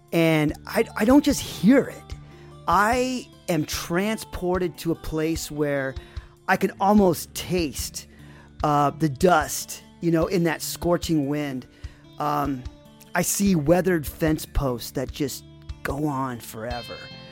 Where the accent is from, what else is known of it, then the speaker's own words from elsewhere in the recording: Arizona, United States; because growing up in Arizona, that sound always echoes like the warning of a rattlesnake, you know?